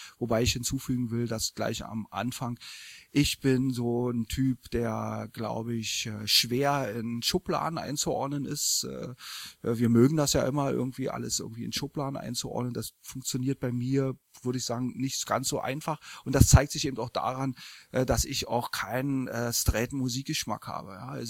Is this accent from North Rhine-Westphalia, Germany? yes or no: no; East Berlin, Berlin, Germany; nun bin ich in Ostberlin groß geworden und RIAS, SFB, ARD, ZDF war sozusagen alles unser alltägliches Programm